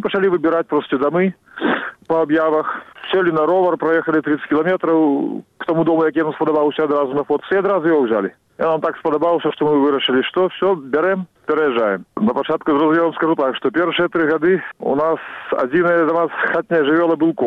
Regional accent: Minsk, Belarus; Я нарадзіўся ў горадзе. Я нарадзіўся ў Менску і жыў там 26 гадоў. А на вёску ездзіў толькі на лецішча. Але два месяцы кожны рок я быў на вёсцы, так.

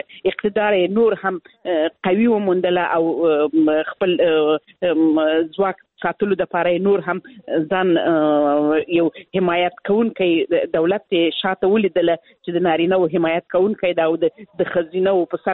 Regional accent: Helmand, Afghanistan; زه خپل د هلمند ولایت څخه یم

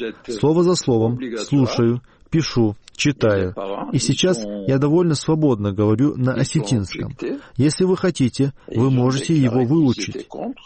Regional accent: Kushra, Turkey; Это очень большая семья, и я сам тоже из Кушры.

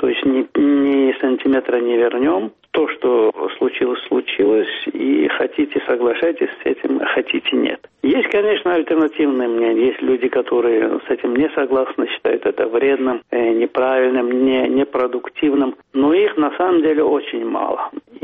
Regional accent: Azerbaijan; Но когда говорил, что из Азербайджана

